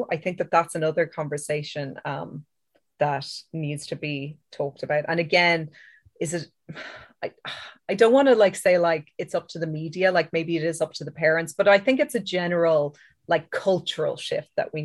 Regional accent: Ireland; Like, I know that as an Irish person, we're kind of inbuilt to feel guilt and shame, like about a lot of things anyway.

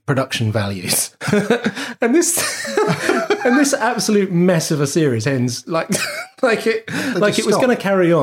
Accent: Barking, London, United Kingdom; I grew up in Barking in Chadwell Heath, and I used to go to Romford HMV to get my VHSs.

